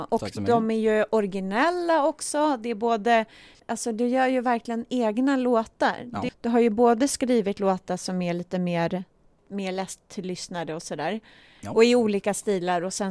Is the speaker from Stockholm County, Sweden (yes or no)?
yes; Tyresö, Stockholm County, Sweden; jag är född och uppvuxen i Tyresö.